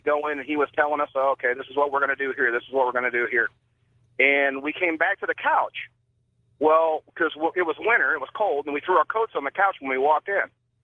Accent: St. Louis, Missouri, United States; moved away as an adult; now in Ohio, United States; And I'm originally from St. Louis. I moved to the Buckeye about 9 years ago.

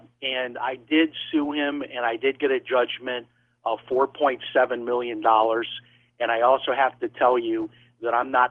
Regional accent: Chicago, Illinois, United States; Well, our greater family, I mean, our extended family, we're from Chicago. And, being in a Midwest city like

